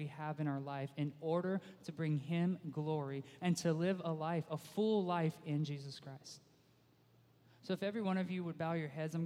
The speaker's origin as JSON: {"language": "English", "country": "United States", "said": "I'm an American. I deserve it, right?"}